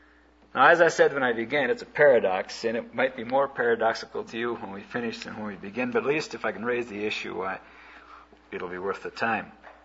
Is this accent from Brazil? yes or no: yes; Brazil; they knew that I was from Brazil, and they wanted to find out how their Latin brothers were faring under the iron rule down there in Latin America.